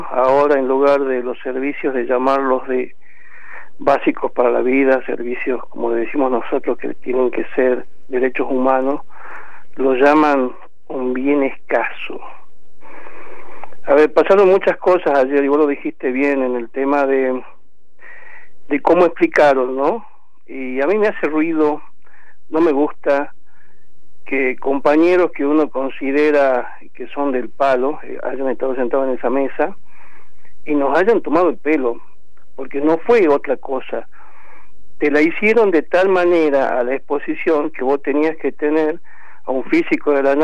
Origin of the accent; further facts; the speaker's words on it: Argentina; cuando el dueño de todo eso, que somos los argentinos